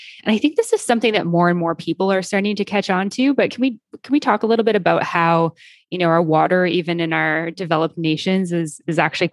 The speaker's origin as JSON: {"language": "English", "country": "Canada", "tie": "born or raised there", "said": "I grew up in Canada and it's like, oh, we have such great tap water in Canada"}